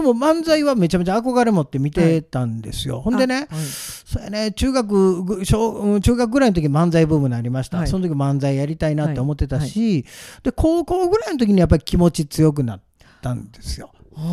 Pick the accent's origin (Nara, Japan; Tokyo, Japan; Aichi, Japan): Nara, Japan; Ikaruga; 僕は奈良の斑鳩いうとこから